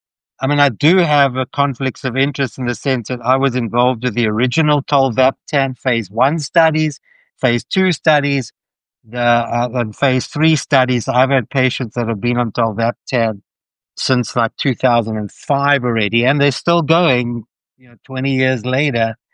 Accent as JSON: {"language": "English", "town": "Denver", "region": "Colorado", "country": "United States", "said": "I'm a PKDologist from Denver, Colorado."}